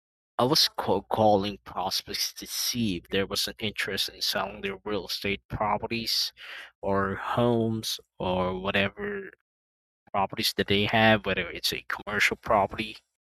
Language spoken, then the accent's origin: English; Eagle City, Philippines; from Eagle City, Philippines